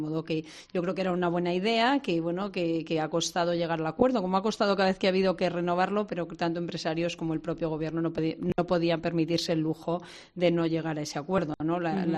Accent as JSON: {"language": "Spanish", "country": "Spain", "said": "somos muchos los españoles"}